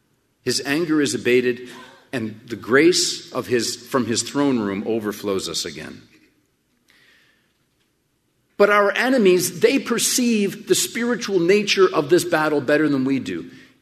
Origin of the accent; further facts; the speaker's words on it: Canada; I'm up from Canada originally.